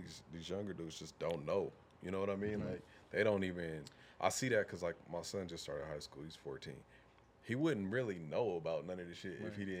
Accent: Denver, Colorado, United States; And I'm from Montbello, so.

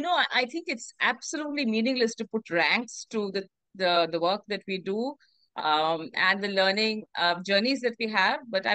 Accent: Kolkata, West Bengal, India; born there; I was born in Kolkata

